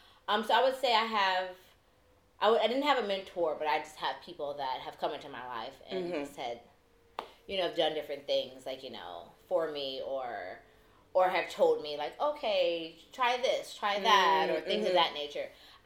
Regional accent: East Coast, United States; I'm like, I'm from the East Coast. What do you mean too direct?

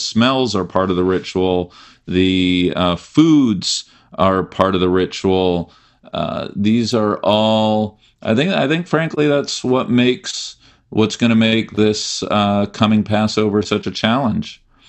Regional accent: Los Angeles, California, United States; I grew up in Los Angeles, and we would often have sedarim with Persian families who would hit each other with celery sticks during

